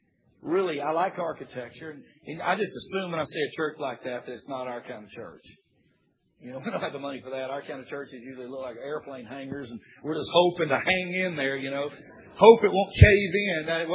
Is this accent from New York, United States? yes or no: no; Alabama, United States; I'm from Alabama. I'm a Tide man, all right?